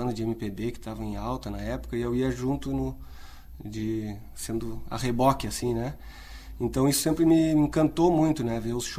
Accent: Porto Alegre, Rio Grande do Sul, Brazil; Nasci em Porto Alegre.

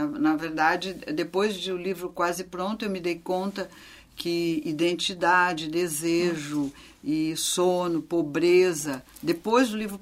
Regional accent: Porto Alegre, Rio Grande do Sul, Brazil; o lugar onde eu vivo toda a vida, é a minha terra natal

